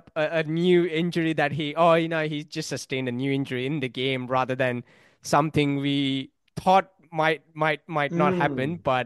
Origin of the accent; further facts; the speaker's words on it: Australia; But as an Australian